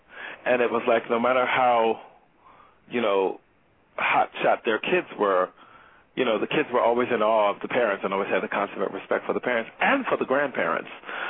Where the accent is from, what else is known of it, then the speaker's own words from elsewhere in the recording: Teaneck, New Jersey, United States; also born or lived in Bronx, United States; I grew up in Teaneck, New Jersey. I was born in the Bronx, but raised in Teaneck, New Jersey